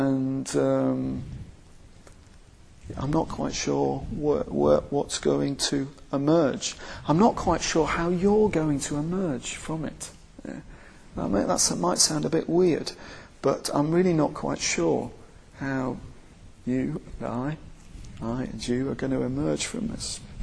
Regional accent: Wigan, North West England, United Kingdom; Yeah, I grew up in Wigan

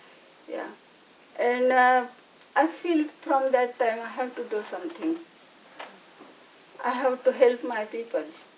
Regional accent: India; English is a second language; And I not feel I'm coming from India and from very low caste.

